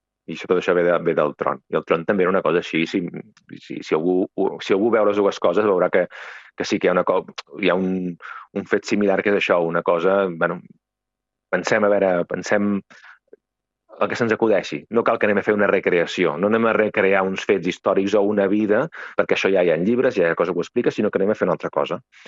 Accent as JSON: {"language": "Catalan", "town": "Cardona", "region": "Catalonia", "country": "Spain", "said": "sóc autor teatral i sóc de Cardona"}